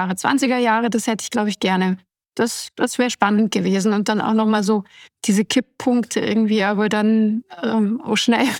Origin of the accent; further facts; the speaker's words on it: Munich, Bavaria, Germany; dann komme ich aus München, das habe ich dann einfach schon so im Ohr